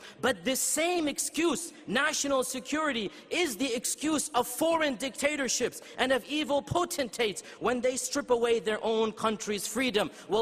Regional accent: United States; And as an American, brothers and sisters, as an American, it is my constitutional right.

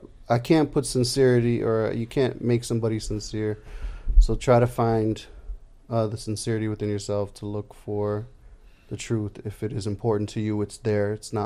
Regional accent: Chicago, Illinois, United States; born or raised there

